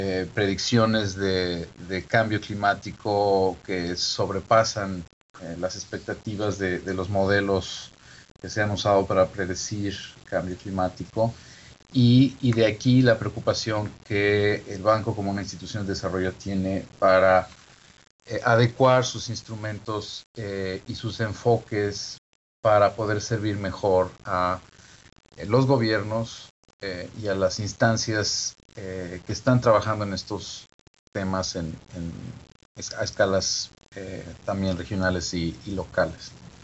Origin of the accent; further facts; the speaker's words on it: Mexico; Bueno, soy mexicano